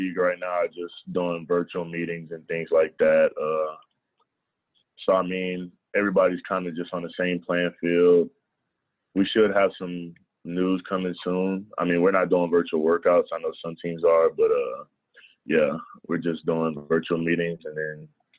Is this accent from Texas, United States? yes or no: yes; Texas, United States; also born or lived in Baltimore; I wanted to go to Texas just because of the lore, you know, growing up in Texas. I mean, even before I moved to Texas, like, Vince Young was just a man, and everybody saw that Rose Bowl game, like, mm-hmm. even from Baltimore.